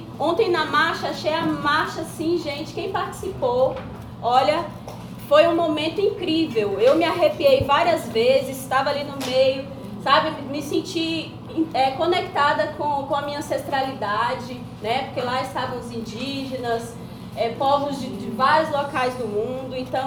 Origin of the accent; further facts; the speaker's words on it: Gama, Federal District, Brazil; eu sou professora alfabetizadora da escola pública. Sou do Gama, Distrito Federal. Não gosto de falar que sou de Brasília